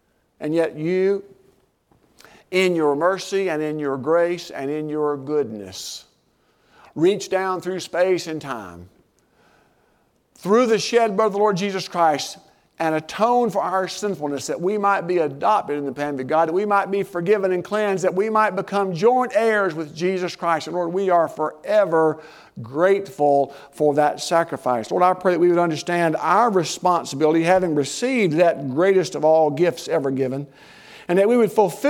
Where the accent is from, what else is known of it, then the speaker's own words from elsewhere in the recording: the South, United States; I'm Southerner from radiator to tailpipe.